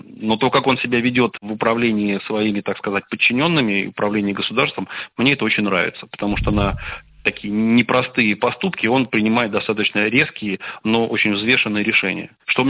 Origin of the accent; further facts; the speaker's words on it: Pskov Oblast, Russia; просто потому, что я вырос на Псковщине, а Псковщина граничит с Беларусью